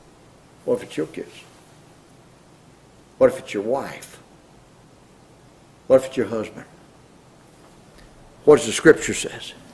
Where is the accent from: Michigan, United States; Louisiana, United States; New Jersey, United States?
Louisiana, United States; I remember growing up in Louisiana and stuff, you know, mom and dad had. The restaurant, the aluminum company, all the stuff, the land.